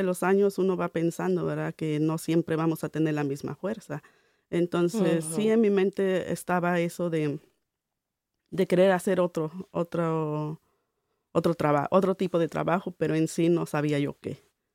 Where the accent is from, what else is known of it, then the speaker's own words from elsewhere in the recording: Puebla, Mexico; moved away; En sí yo no vivo en el centro de Puebla, sino a las afueras de... Sí, y más de donde yo vengo es el campo, la agricultura, todo eso, sí, ganadero.